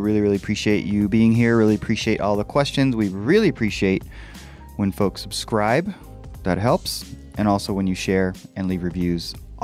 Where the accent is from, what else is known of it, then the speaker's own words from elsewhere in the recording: Tucson, Arizona, United States; born there; but I was born in Tucson, Arizona, if you must know.